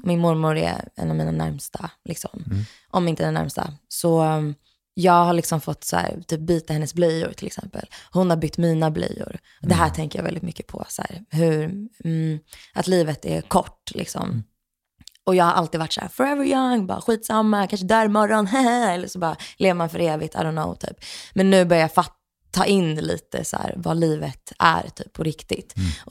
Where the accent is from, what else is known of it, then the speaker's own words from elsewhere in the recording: Stockholm, Stockholm County, Sweden; jag är så här född och uppvuxen i Stockholm, innerstad.